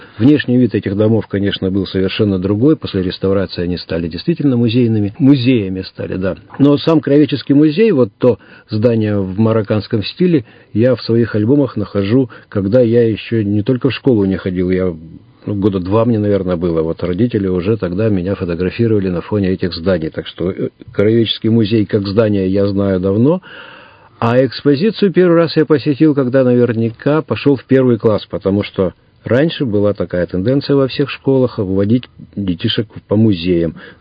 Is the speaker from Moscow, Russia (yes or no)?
no; Irkutsk, Irkutsk Oblast, Russia; как любой мальчишка, который рожден в Сибири, а я родился в городе Иркутске, я коренной житель этого города